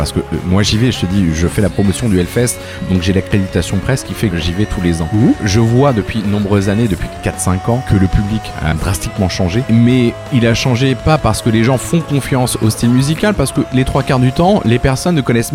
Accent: Pays de la Loire, France; J'ai passé toute mon enfance en Loire-Atlantique, donc je sais que la Bretagne.

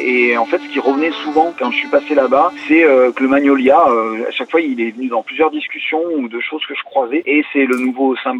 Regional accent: Auvergne-Rhône-Alpes, France; c'est un lieu dit du Vercors, là où j'ai grandi

